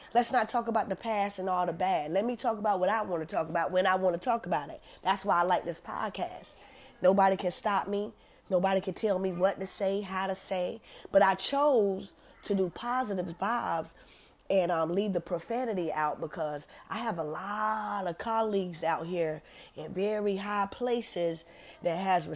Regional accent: Green Sea, South Carolina, United States; also born or lived in Mullins; Growing up, I'm from Horry County. I was born in a little town called Mullins, South Carolina. I grew up in Green Sea, South Carolina, all down there in them country areas with the tobacco fields and the corn fields and all that stuff.

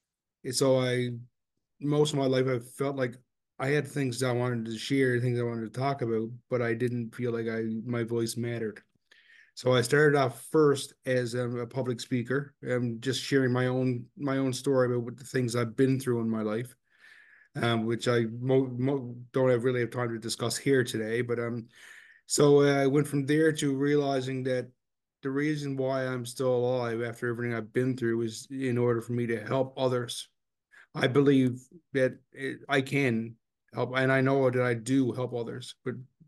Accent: Newfoundland and Labrador, Canada; from Newfoundland, Canada.

